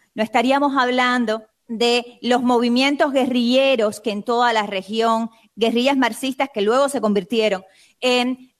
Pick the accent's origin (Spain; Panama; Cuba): Cuba; las familias en Cuba tienen acceso a la energía eléctrica unas horas al día. Hay ciudades enteras en mi país